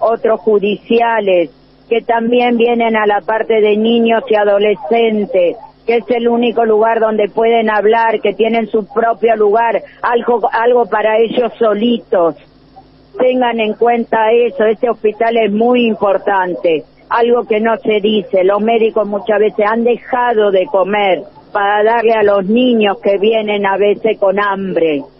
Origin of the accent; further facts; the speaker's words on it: Argentina; Como ciudadana argentina